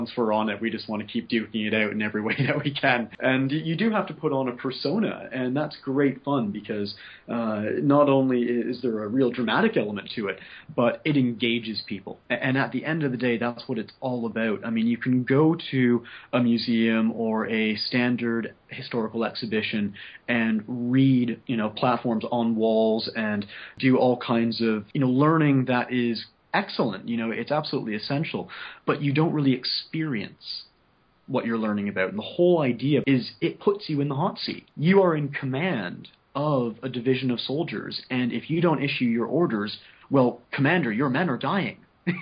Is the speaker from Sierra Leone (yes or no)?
no; Eastern Canada, Canada; now in Edinburgh, United Kingdom; I'm coming from Eastern Canada, which has a lot of Scottish roots.